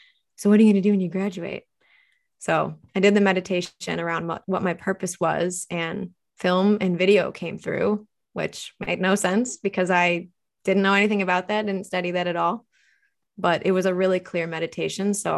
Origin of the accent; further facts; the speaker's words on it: Chardon, Ohio, United States; So I grew up in Chardon, a little east of Cleveland, probably 45 minutes northeast in the snow belt